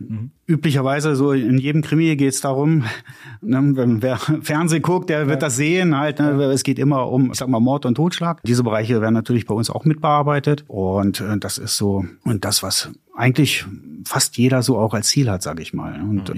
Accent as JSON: {"language": "German", "town": "Wolfsburg", "region": "Lower Saxony", "country": "Germany", "tie": "born there", "said": "Ja, ich bin dort schon sehr, sehr lange wohnhaft. Ich bin gebürtiger Wolfsburger."}